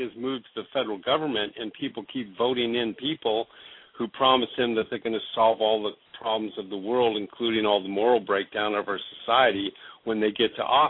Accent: Oregon, United States; also born or lived in Washington / Alaska; I grew up in Oregon, Washington, before I went to Alaska.

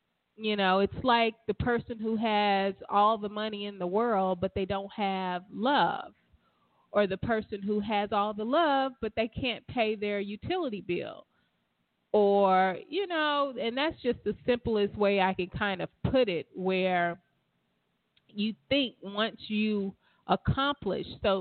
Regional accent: the South, United States; You know, when I was growing up in the South, my parents and just aunts, uncles, you know, what I gathered was their definition of success was you get a decent job.

